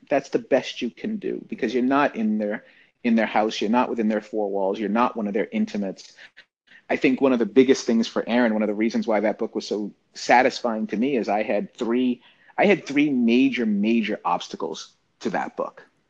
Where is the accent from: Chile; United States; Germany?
United States; Boston, Massachusetts; born there; I was born in Boston.